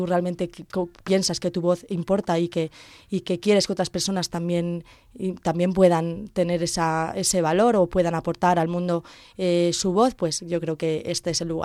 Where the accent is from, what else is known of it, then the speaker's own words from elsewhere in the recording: Pinoso, Valencian Community, Spain; hacer un programa de radio en mi pueblo, en Pinoso, yo soy de Pinoso